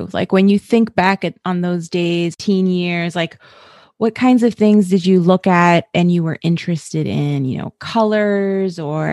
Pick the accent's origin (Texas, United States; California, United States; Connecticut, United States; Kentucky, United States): California, United States; Los Angeles; I'm from Southern California, like at Los Angeles.